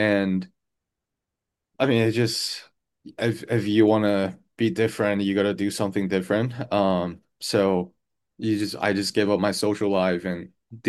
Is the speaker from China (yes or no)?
yes; China; just the fact that I grew up in China, the way, I guess, they talk